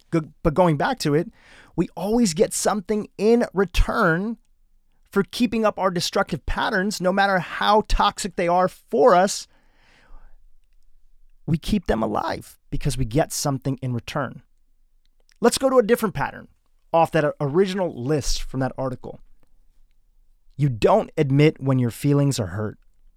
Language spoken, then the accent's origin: English; Kenya; also born or lived in Nashville, Tennessee / El Paso, Texas / Delaware; now in United States; We moved from Kenya to Nashville, Tennessee, to El Paso, Texas, to Delaware. Even Delaware, we moved a couple times.